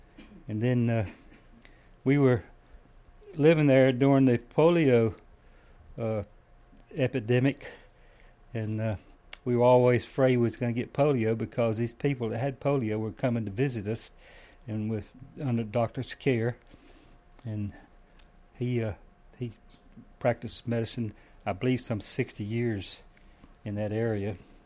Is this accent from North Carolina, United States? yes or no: yes; Reeseville, North Carolina, United States; also born or lived in Lincolnton / Pumpkin Center; I'm pretty sure I was born in Lincolnton. My daddy was a carpenter, and mother and daddy lived in a little place called Pumpkin Center. And then we moved to Reeseville when I was 1936.